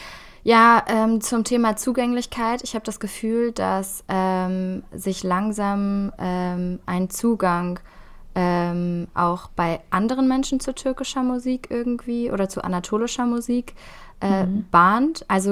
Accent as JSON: {"language": "German", "town": "Hanover", "region": "Lower Saxony", "country": "Germany", "said": "Also ich komme aus Hannover"}